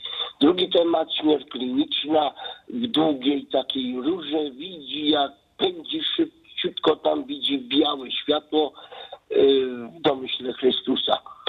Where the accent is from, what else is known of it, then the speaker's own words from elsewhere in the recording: Silesian Voivodeship, Poland; Na cmentarzu u nas na Śląsku piękny napis